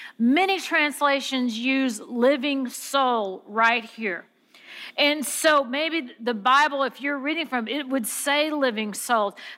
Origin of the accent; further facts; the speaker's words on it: St. Louis, Missouri, United States; I grew up here in St. Louis area, went to college here, went to UMSL, so I'm a Midwestern girl